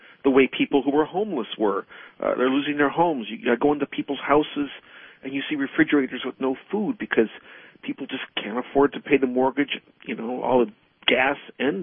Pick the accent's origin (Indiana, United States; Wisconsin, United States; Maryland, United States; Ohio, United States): Ohio, United States; Cleveland; I'm from Cleveland, Ohio, originally. I was a blue-collar kid.